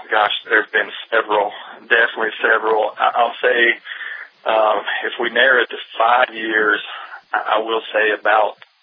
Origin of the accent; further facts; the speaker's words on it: Tennessee, United States; I knew I wasn't supposed to stay in my hometown back in Tennessee.